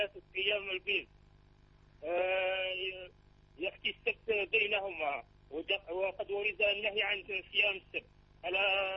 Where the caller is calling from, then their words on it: Algeria; وأسألك عن عندنا في الجزائر يؤذن قبل صلاة الفجر